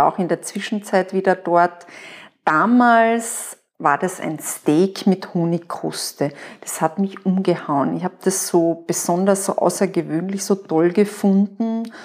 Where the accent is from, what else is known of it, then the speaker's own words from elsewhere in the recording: Carinthia, Austria; ich bin in Kärnten aufgewachsen und Natur und Essen waren nicht voneinander zu trennen